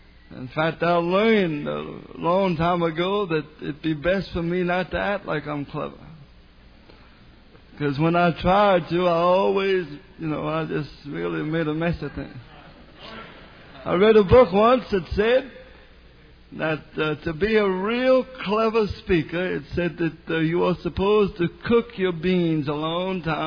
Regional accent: New Orleans, Louisiana, United States; I met a man once that told me that he visited in New Orleans, my hometown

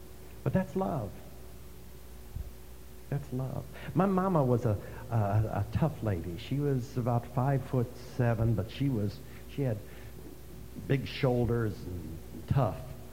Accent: New York City, New York, United States; But I was raised in New York City.

